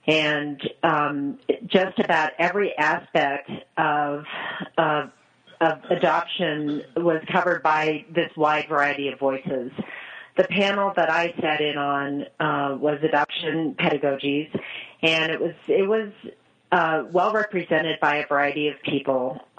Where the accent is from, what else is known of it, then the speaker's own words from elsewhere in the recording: Montana, United States; I'm originally from Montana. I was born and raised in Montana.